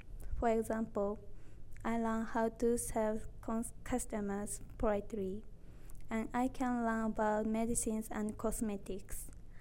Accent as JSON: {"language": "English", "town": "Yokohama", "region": "Kanagawa", "country": "Japan", "said": "I'm 18 years old and a first year student at university. I'm from Yokohama, Kanagawa, and I live with my parents."}